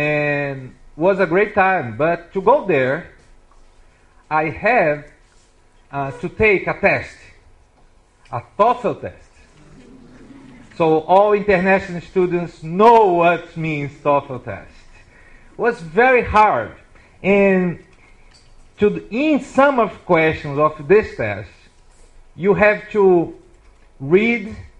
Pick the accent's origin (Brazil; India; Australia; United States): Brazil; English is a second language; So everyone know already that I'm from Brazil. So this means that English is my second language.